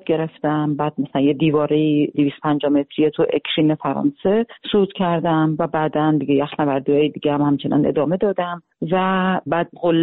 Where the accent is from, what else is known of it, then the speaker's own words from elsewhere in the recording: Iran; moved away as an adult; now in Germany; حالا خواهرم ترجمه میکنه دیگه، من سنگنوردم، تازه از ایران اومدم، یه 2-3 هفته است اومدم